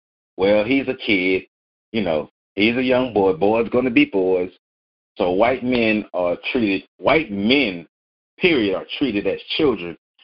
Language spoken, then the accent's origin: English; Tallahassee, Florida, United States; But I remember, you know, growing up on South Side of Tallahassee, I would hear gunshots all the time, but I didn't see a lot of guns until I got older.